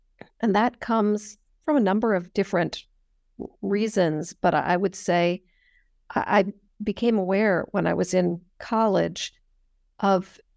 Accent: California, United States; So I grew up in Northern California. My family moved there because my father, who was a history professor, got a job there.

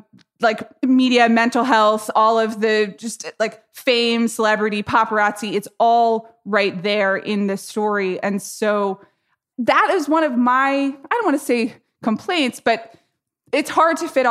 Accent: Atlanta, Georgia, United States; You know, I grew up in Atlanta, Georgia

